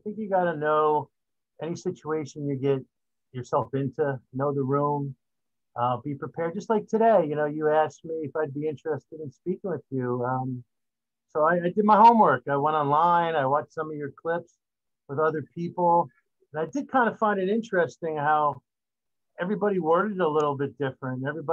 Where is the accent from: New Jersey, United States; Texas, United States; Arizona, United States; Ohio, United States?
New Jersey, United States; East Brunswick; But I grew up in East Brunswick